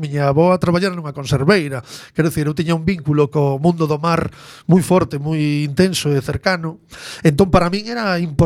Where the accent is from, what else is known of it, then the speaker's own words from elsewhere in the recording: A Coruña, Galicia, Spain; also born or lived in Viveiro; Eu nacín en Viveiro, meu pai e miña nai para buscar unha vida mellor. Meu pai andaba ao Gran Sol cando eu vivía en Viveiro, fíxate ti. Viñeron a Coruña e instaláronse na Gradorzán.